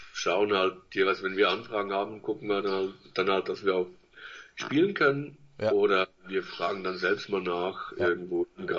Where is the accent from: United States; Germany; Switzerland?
Switzerland; Ja, wir sind ja Schweizer, wir sind ja reich.